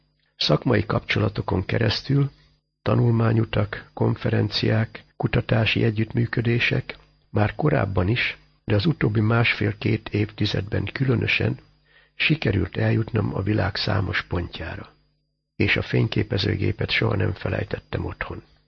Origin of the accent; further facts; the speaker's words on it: Hajdúsámson, Hajdú-Bihar, Hungary; born there; visszatérjen ugyanoda, pontosabban Hajdúsámsonba, szülőfalumba, ma már város.